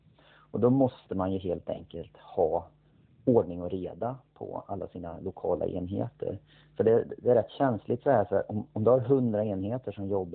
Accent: Arvika, Värmland, Sweden; moved away as an adult; now in Stockholm, Sweden; Jag kommer från Värmland från början. Arvika och en liten by utanför Arvika. Jag har bott i Stockholm sen jag blev vuxen så att säga efter gymnasiet.

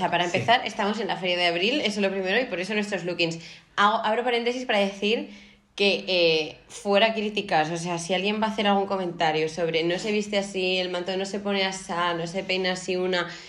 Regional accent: Seville, Andalusia, Spain; yo me siento sevillana.

